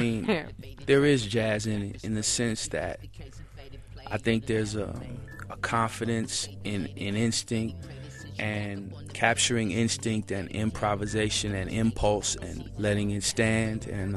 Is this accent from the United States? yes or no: yes; Seattle, Washington, United States; I'm from Seattle, Washington. I went to Meany Middle School